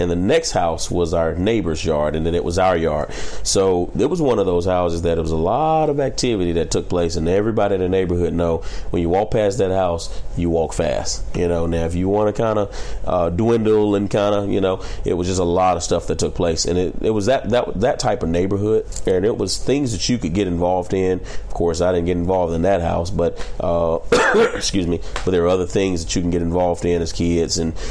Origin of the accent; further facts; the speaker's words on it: Decatur, Georgia, United States; Grew up in Atlanta, Georgia. So I actually grew up in Decatur, and it was kind of funny because I grew up on Midway, and the next street over was Atlanta. So I grew up in Decatur, and the next street was Atlanta.